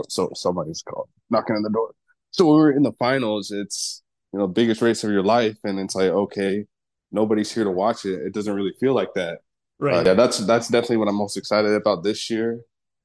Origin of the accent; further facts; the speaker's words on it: Wisconsin, United States; I think just because I grew up in Wisconsin, I've always been quiet, and hardworking.